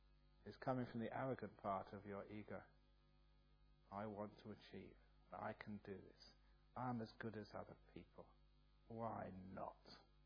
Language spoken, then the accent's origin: English; England, United Kingdom; And he was Asian. I am English.